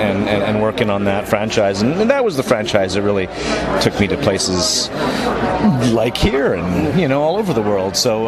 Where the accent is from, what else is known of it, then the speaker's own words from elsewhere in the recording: Canada; I'm not from the States. We have, in Canada, we've got most of Arrow is on another network.